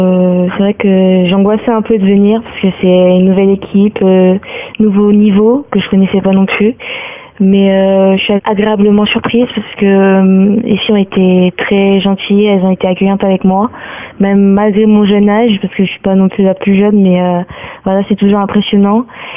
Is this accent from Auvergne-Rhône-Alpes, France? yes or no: yes; Lyon, Auvergne-Rhône-Alpes, France; Et moi, je me rapproche de chez moi parce que je suis originaire de Lyon.